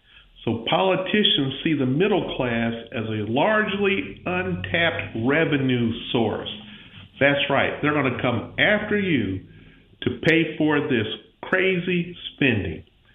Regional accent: Pensacola, Florida, United States; sitting in for Dr. Youngblood. I'm from the Pensacola, Florida area.

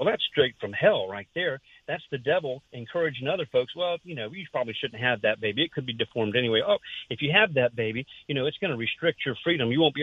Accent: United States; We now, as an American, as a country, as a world international country, we are exporting evil.

